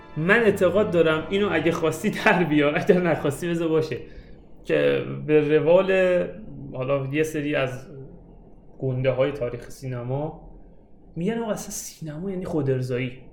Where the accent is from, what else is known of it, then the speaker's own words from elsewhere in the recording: Abadan, Khuzestan, Iran; آقا من این که از آبادان اومدم میگم چرا دو نفر جلوی تاکسی میشینن